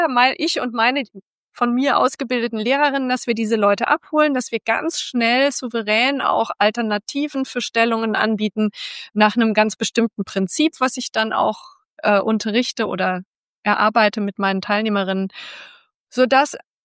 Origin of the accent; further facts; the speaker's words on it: Frankfurt am Main, Hesse, Germany; ich komme aus Frankfurt am Main, da gab es, glaube ich, zwei Yoga-Studios oder so.